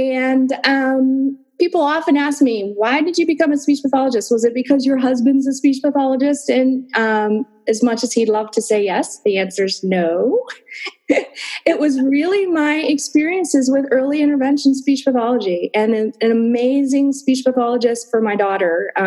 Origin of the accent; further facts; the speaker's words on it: Pittsburgh, Pennsylvania, United States; also born and raised in the Pittsburgh area, not in the same neighborhood as me, but in the same suburb area.